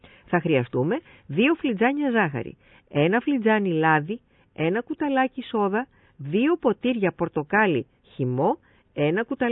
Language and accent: Greek; Vrachasi, Crete, Greece; το έμαθα στο Λασίθι, στο χωριό μου το Βραχάσι.